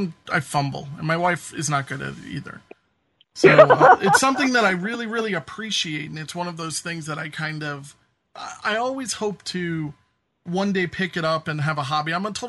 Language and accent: English; United States; And as an American, I didn't get those noon breaks.